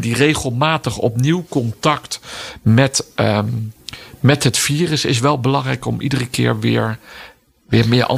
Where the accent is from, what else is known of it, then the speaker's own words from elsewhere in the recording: Netherlands; Hebben wij als Nederlanders in de loop van de eeuwen afweer gebouwd en geven we die afweer dan als het ware aan elkaar door?